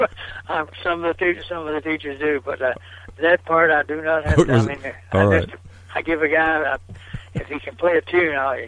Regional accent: Hyde, Kentucky, United States; I teach school over in my hometown of Hyde, Kentucky

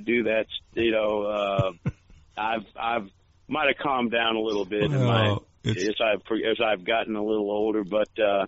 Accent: New England, United States; I got to see … live a bunch of times when I was a teenager growing up in New England

